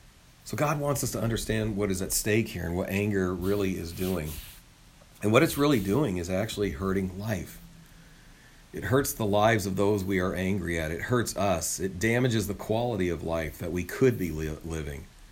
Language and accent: English; Midwest, United States; And we're from the Midwest. We understand the power of weather.